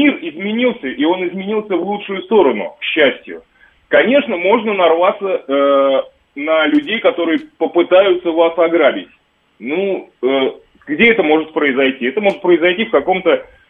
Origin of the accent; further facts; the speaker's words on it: Moscow, Russia; я родился и вырос на Ждановской, та, которая Выхина сейчас называется.